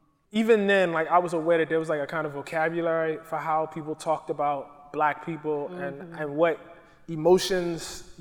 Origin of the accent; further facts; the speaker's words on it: Baltimore, Maryland, United States; I grew up in Baltimore, so there was a close, you know, relation there.